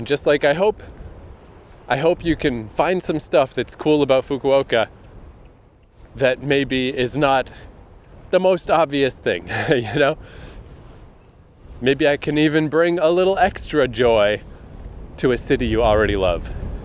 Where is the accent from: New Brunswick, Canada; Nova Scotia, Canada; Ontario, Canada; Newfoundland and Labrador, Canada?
New Brunswick, Canada; I'm back home, not all the way back home. I'm from New Brunswick.